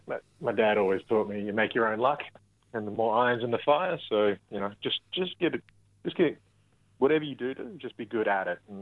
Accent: Perth, Western Australia, Australia; also born or lived in Kununurra; But it's really hard to say where I'm from because I grew up everywhere and... I mean, I even grew up in Kununurra, and the minute I say I'm from Perth, all them mob jar me too

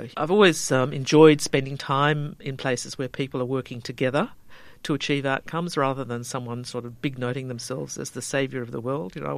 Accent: Gutha, Western Australia, Australia; also born or lived in Dongara; my family located to Murrawar, Gutha, in fact, a little place called Gutha, just before I was born. So part of my growing up was there

